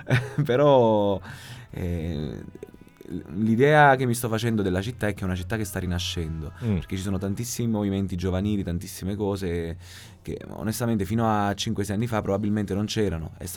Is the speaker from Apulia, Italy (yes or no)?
no; Villaricca, Campania, Italy; è il luogo in cui sono nato e cresciuto, in periferia a Napoli. Vengo da un posto che si chiama Villaricca, che è tutta tranne che ricca